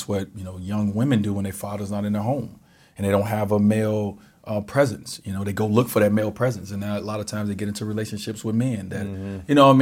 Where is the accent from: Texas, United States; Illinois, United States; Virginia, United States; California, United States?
Illinois, United States; Chicago; I grew up in Chicago, WGN News.